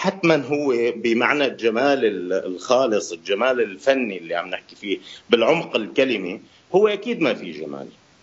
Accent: Syria; نحن كسوريين بعدنا شوي ما خطينا

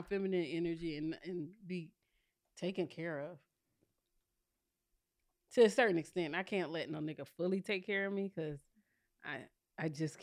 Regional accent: South Carolina, United States; I talk to my plants in my house, and I walk outside with no shoes, but that's because I'm from South Carolina.

